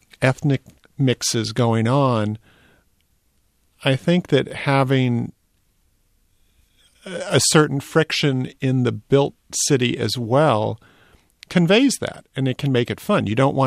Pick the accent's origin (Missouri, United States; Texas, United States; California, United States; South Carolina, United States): California, United States; Walnut Creek; When I was growing up in Walnut Creek and our family would drive over the Bay Bridge to go see the Giants or whatever